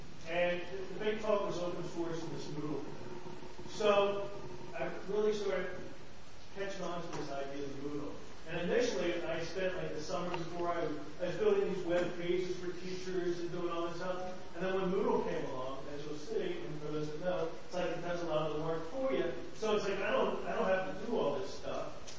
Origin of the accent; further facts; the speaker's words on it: New Jersey, United States; I'm from New Jersey.